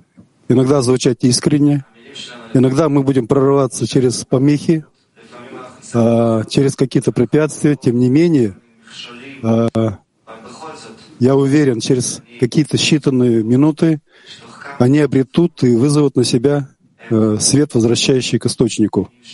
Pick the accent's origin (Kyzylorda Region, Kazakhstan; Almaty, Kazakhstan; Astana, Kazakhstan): Astana, Kazakhstan; Я из Астаны, Казахстан.